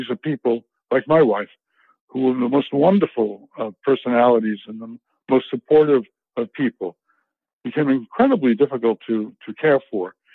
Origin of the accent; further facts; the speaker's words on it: New York City, New York, United States; I grew up in New York City and socialized in the 1940s and 50s and was a rough kid who was on his way probably to delinquency